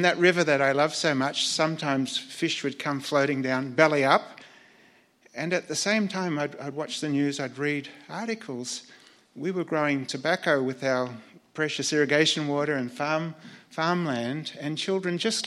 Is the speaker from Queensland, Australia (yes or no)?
no; Myrtleford, Victoria, Australia; at the time I was growing up in Myrtleford